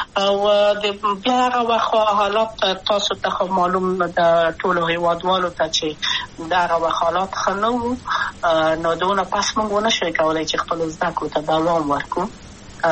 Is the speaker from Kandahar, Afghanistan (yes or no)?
no; Kabul, Afghanistan; also born or lived in Wardak; زه خو اصلا د وردګو ولایت یم، د پلار مې د وردګو ولایت ته خلیګنسه کې دلې د کابل په تختپل سیمه کې یم او لویا شویم کابل کې